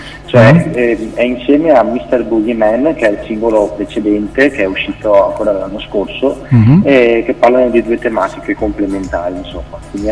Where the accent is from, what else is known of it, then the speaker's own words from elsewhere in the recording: Venice, Veneto, Italy; io sono di Venezia